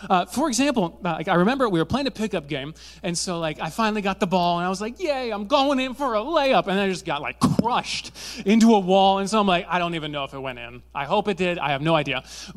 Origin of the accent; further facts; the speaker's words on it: Zeeland, Netherlands; I grew up in Zealand, which if you don't know what Zealand is, it's where they spawn Dutch people.